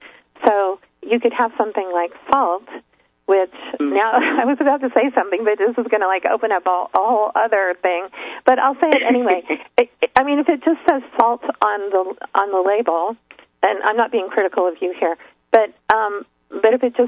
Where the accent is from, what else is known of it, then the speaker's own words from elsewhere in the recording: Oakland, California, United States; also born or lived in Marin County, United States / San Francisco, United States; I used to live in San Francisco. I was born and raised in Oakland and Marin County, and San Francisco is a place that I know.